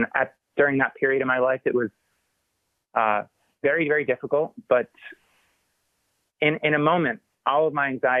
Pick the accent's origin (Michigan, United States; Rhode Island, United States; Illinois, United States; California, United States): Rhode Island, United States; Johnston; So I grew up in Johnston, Rhode Island, which is sort of a smaller town right outside of Providence.